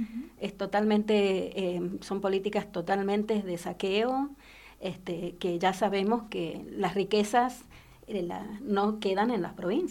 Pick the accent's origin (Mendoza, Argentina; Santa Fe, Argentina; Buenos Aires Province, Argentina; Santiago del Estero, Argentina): Mendoza, Argentina; y ahora precisamente nosotros como pueblo mendocino, tomemos conciencia